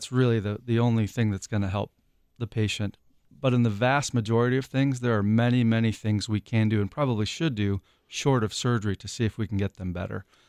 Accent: Kansas City, Missouri, United States; moved away; also born or lived in Louisville; I grew up in Kansas City, Missouri, but spent most of my adult life in Kentucky. Louisville was my hometown

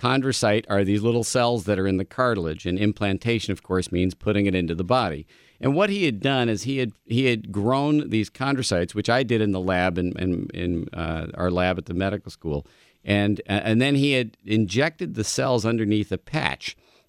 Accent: Ireland; which, you know, as an Irish person, it's hard for me to stop as it is.

